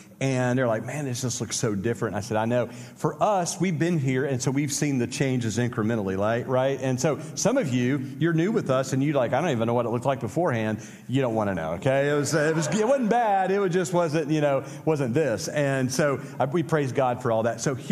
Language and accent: English; Indiana, United States; I didn't know that there were vultures in Georgia. I'm from Indiana, and so I'm driving along